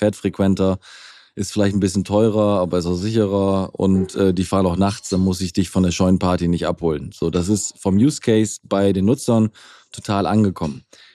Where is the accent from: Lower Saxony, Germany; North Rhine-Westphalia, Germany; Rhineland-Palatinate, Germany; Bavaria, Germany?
Lower Saxony, Germany; Wellingholzhausen; sehe das in Niedersachsen auf dem Land als Beispiel. Da gibt es auf dem Dorf in Wellingholzhausen, da wo ich herkomme